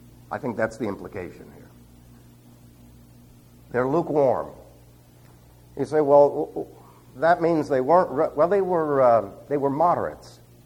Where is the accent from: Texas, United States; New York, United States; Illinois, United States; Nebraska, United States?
New York, United States; New York City; now in Western United States; Now, I am from New York City. I was raised in a city where your yea is either yea or your nay is nay. Until I moved to the West, I didn't know what vacillation was all about.